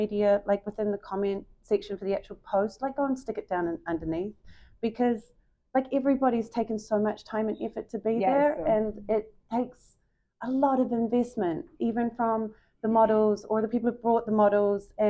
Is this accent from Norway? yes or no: no; New Zealand; moved away as an adult; now in New York, United States; I'm originally from New Zealand and I moved here 2 years ago.